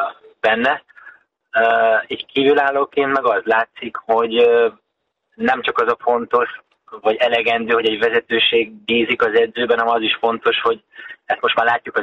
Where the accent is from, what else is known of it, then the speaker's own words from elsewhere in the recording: Zalaegerszeg, Zala, Hungary; Zalaegerszegiként megéltem azt, hogy amikor felújították a stadiont